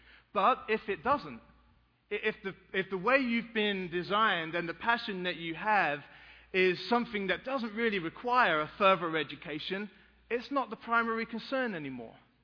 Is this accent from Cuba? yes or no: no; England, United Kingdom; now in United States; when I grew up in England, it was a little bit different.